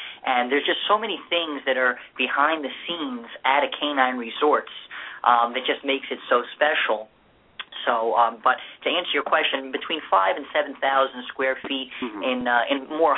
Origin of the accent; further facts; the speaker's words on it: Scotch Plains, New Jersey, United States; And Steve and I were born and raised in Scotch Plains, and where we still live.